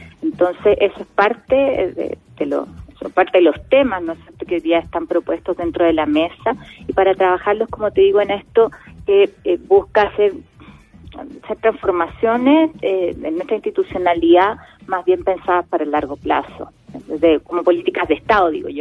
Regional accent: Magallanes, Chile; tú sabes que yo soy de Magallanes, regionalista

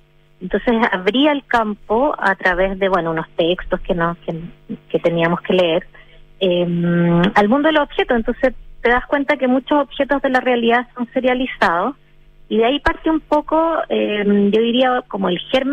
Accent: Nicaragua; No, soy de Nicaragua.

